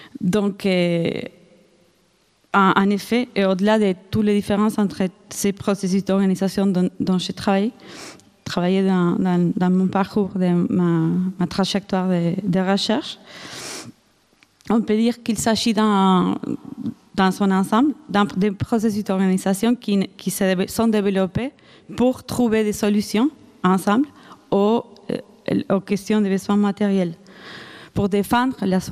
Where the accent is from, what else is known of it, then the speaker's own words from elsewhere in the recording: Argentina; accent: Argentine; French is a second language; je m'excuse aussi pour mon petit accent argentin